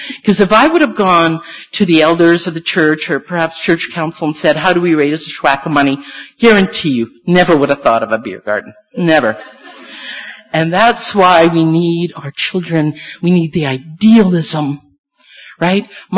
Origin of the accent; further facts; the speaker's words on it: Elmwood, Manitoba, Canada; I mean, I grew up in Elmwood. I did not know of these things. I didn't know about combines and stuff.